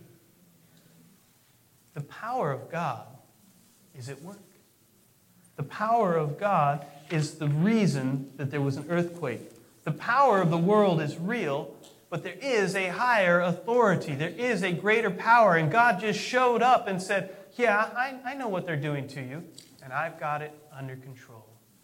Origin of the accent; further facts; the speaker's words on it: California, United States; I'm from Southern California. I've been through a few earthquakes and rollers.